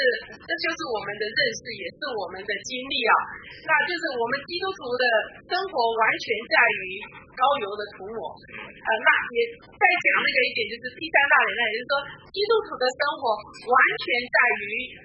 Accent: China; 那特别呢，对于我们中国人来讲，我觉得我们的文化、我们的传统、我们的伦理，就很容易让我们取代了

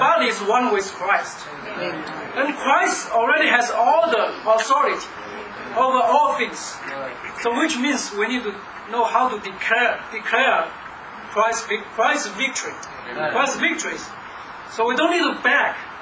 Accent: China; now in United States; For us, we come from China. That's a special day for me because 15 years ago, I came from China to the United States.

